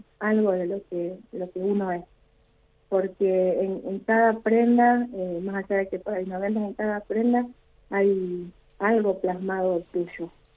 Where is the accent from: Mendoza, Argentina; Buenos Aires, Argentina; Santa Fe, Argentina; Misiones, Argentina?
Santa Fe, Argentina; Rosario; yo soy de Rosario, soy de Santa Fe